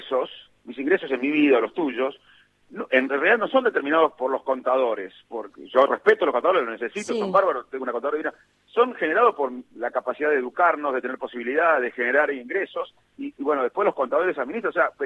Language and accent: Spanish; Salto, Uruguay; Cuando yo crecí en mi pueblo, en Salto, a los 10, 12 años, el país, el contexto, mi familia, pero el país sobre todo, me decía que si yo estudiaba, era honesto y trabajaba